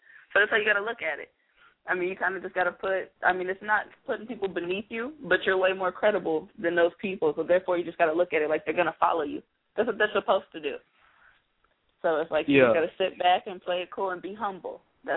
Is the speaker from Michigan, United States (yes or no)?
yes; Detroit, Michigan, United States; I mean, I'm from Detroit.